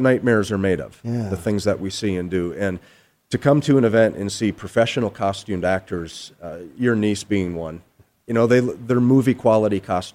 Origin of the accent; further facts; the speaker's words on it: Michigan, United States; I'm just a guy from Michigan. You know, I'm a nerd.